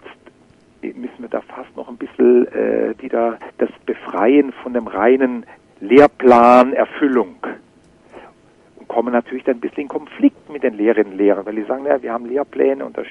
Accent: Baden-Württemberg, Germany; ich bin im Schwarzwald aufgewachsen

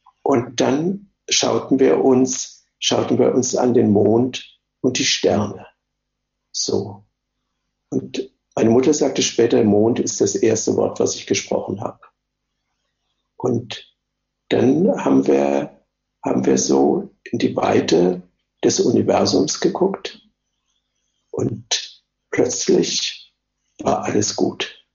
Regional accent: Wrocław, Lower Silesian Voivodeship, Poland; born there; Also ich bin im Krieg geboren. Ich bin 1943 in Breslau geboren.

